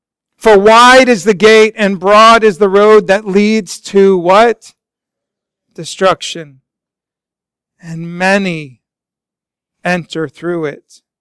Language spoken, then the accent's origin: English; Golden, Colorado, United States; We camped out almost every weekend growing up in Golden, Colorado or Estes Park.